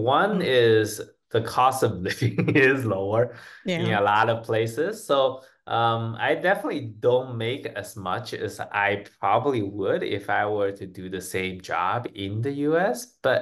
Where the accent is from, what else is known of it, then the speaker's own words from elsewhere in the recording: San Diego, California, United States; Like, I'm from San Diego, and there are a lot of Hispanics, right?